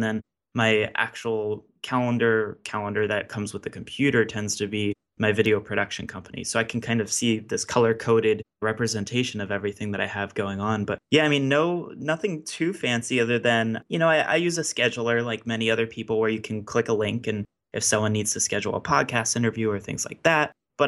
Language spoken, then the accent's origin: English; Baltimore, Maryland, United States; We had a studio at our home base in my hometown of Baltimore.